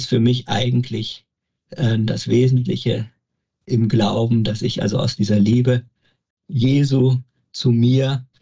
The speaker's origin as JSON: {"language": "German", "town": "Wesel", "region": "North Rhine-Westphalia", "country": "Germany", "tie": "born or raised there", "said": "komme gebürtig aus der Pfarrei Herz Jesu in Wesel"}